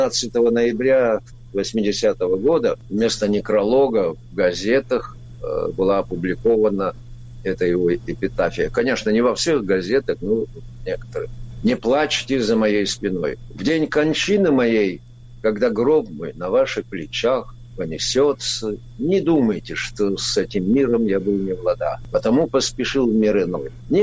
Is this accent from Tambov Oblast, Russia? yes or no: no; Dagestan, Russia; Ну а что, разве у нас на родине не так? Вы же видите, какая политика сейчас проводится. Отменили обязательное изучение родных языков. В городах, например, у нас в Дагестане, в городах говорят на русском языке, исключительно на русском языке.